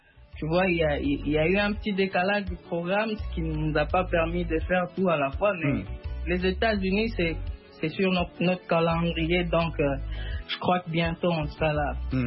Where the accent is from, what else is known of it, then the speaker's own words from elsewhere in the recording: North Kivu, DR Congo; Vous savez, chez nous au Nord